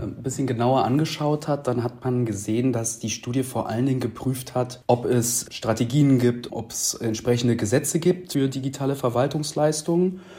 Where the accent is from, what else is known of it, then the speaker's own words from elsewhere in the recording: Berlin, Germany; Gerade als Berliner war man dann doch sehr verwundert darüber.